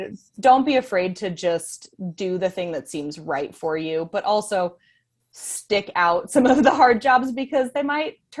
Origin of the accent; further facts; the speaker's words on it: Colorado, United States; also born or lived in Los Angeles, United States; So I was born in Los Angeles, and we moved out to Colorado in the early 90s. My dad got a job with Head Sports, and that brought us out here. And so elementary through high school was all in Colorado growing up